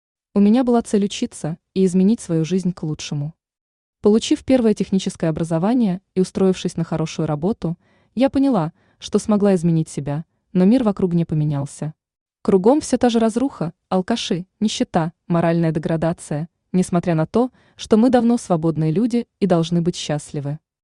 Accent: Siberia, Russia; born there; Родилась я в Сибири в сложных климатических условиях. Мое детство пришлось на начало перестройки. Взросление прошло в лихие 90-е

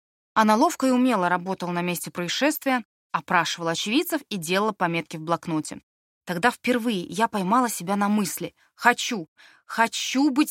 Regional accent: Tolyatti, Samara Oblast, Russia; Жила я на окраине Тольятти, и мой родной город, в общем-то, славился бандитскими войнами.

